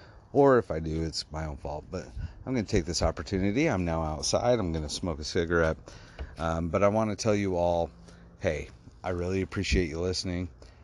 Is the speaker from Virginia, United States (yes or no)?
no; Idaho, United States; now in Utah, United States; I'm actually from Idaho. No, I'm not a hoe. I'm more of a pimp, maybe. Just kidding. Yes, I'm from Idaho.